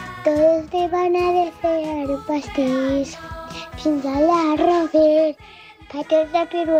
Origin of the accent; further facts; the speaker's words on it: Manresa, Catalonia, Spain; de Manresa.